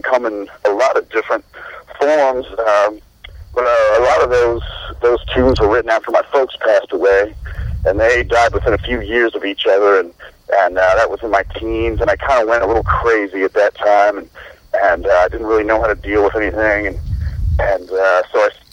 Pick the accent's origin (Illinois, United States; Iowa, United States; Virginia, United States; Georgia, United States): Iowa, United States; Yeah, I was born and raised and still live in Lee County, Iowa, which is the very southeastern tip of the state. It's right where the Mississippi River and the Des Moines River meet.